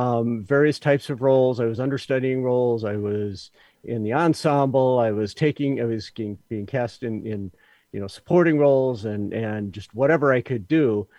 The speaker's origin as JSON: {"language": "English", "region": "Indiana", "country": "United States", "tie": "born or raised there", "said": "I grew up in Northwest Indiana, so we culturally, you know, there wasn't a lot"}